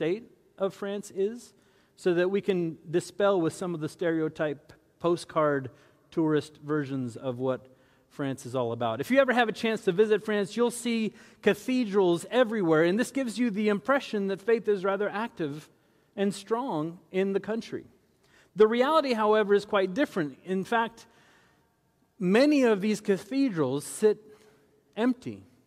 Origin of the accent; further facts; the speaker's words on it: Haiti; I grew up as a missionary's kid. I grew up in Haiti, poorest country in the Western Hemisphere